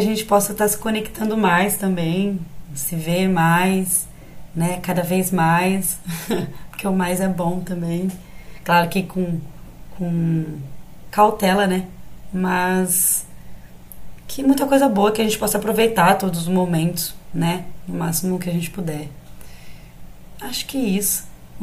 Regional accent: Campinas, São Paulo, Brazil; sou de Campinas, interior de São Paulo.

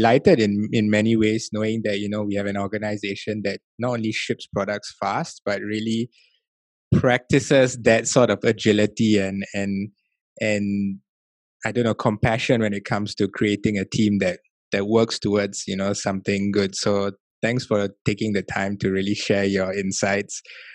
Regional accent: Singapore; Well, as a Singaporean, that's very comforting to hear.

